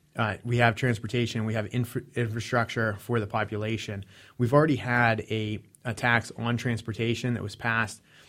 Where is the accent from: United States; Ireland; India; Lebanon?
United States; Jefferson Hills, Pennsylvania; extend from where it currently ends now in my hometown of Jefferson Hills to 376